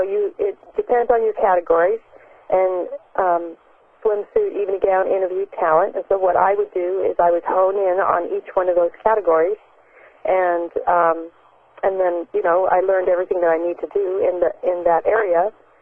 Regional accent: Littleton, Colorado, United States; I was from Littleton, Colorado, where the Columbine incident happened.

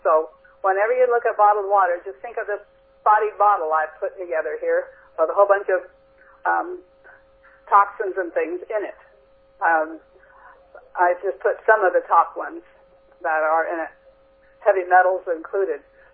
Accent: British Columbia, Canada; even in where I grew up in Okanagan, they had tested them all up there.

